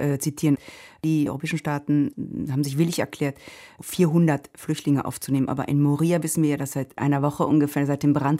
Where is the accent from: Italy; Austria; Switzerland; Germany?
Italy; Auch als Italienerin natürlich frage ich mich, warum muss Deutschland da immer vorpreschen?